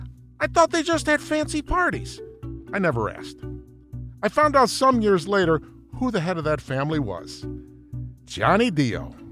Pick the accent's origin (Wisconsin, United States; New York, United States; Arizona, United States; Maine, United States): New York, United States; Now, I grew up in New York.